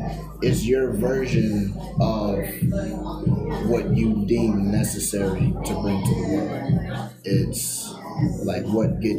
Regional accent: Trenton, New Jersey, United States; also born or lived in Roebling; I'm from Trenton. I grew up in Trenton. I grew up in Roebling a little bit. Finished high school.

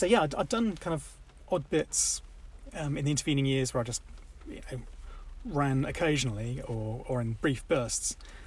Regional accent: Oxted, South East England, United Kingdom; No, I started off life in a place called Oxted in Surrey, next to the North Downs.

